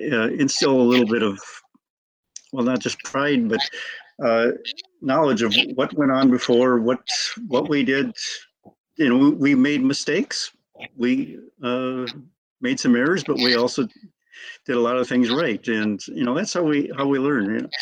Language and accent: English; La Crosse, Wisconsin, United States; you're probably going to get a different history than what maybe I learned when I was growing up in La Crosse.